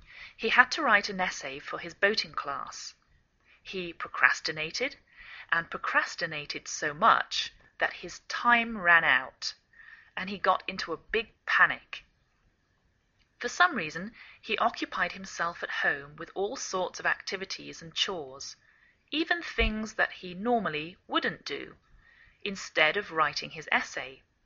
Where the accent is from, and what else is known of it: England, United Kingdom; now in United States